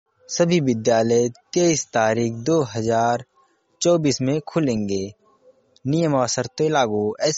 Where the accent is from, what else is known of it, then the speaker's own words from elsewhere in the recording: Ambedkar Nagar, Uttar Pradesh, India; अंबेडकर नगर का रहने वाला हूं।